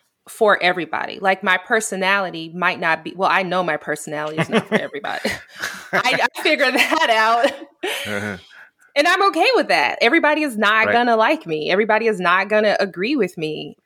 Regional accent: California, United States; So you might, I'm from California, and let me tell you, I was not prepared, okay?

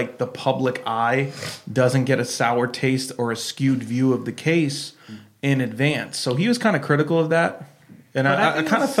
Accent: New England, United States; we're all from New England, so, well, with the exception of Katie, who moved here.

